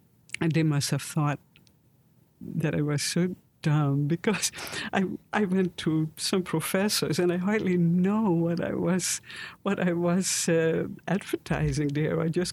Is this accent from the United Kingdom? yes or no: no; Netherlands; now in United States; I'm here from the Netherlands, and in the Netherlands I have my friends